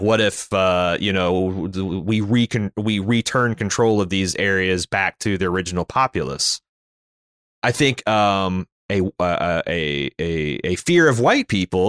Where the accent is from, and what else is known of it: Canada